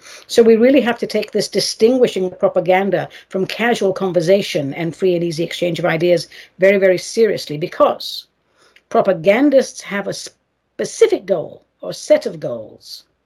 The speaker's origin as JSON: {"language": "English", "country": "United States", "said": "I am an American and very proud to be so"}